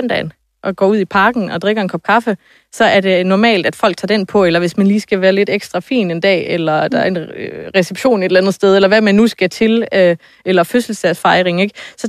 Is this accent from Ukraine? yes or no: yes; Ukraine; Altså, jeg er ukrainer, og jeg er stolt af det